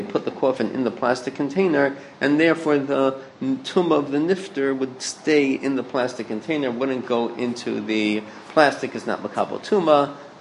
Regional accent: New York, United States; I grew up in the Five Towns, so I became immune to airplanes, like, flying over my head

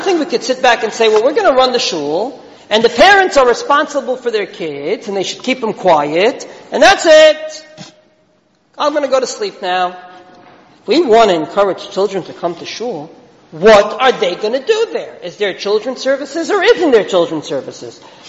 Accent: United States; I didn't understand because I'm from America.

